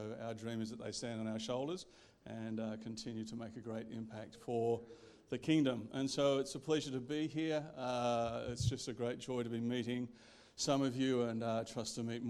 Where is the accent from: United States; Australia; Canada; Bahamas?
Australia; Sydney, New South Wales; also born or lived in Canberra; now in Melbourne, Australia; I was born in Sydney, lived there for 10 years, went to Canberra, lived there for 10 years, came back to Sydney, and moved to Melbourne 30 years ago, and so it's always lovely to come back to New South Wales.